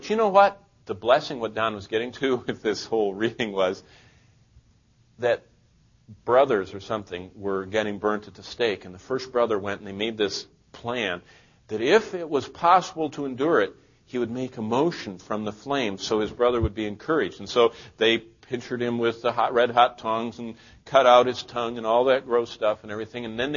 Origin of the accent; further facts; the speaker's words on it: Lansing, Michigan, United States; I remember when I was growing up in Lansing, Michigan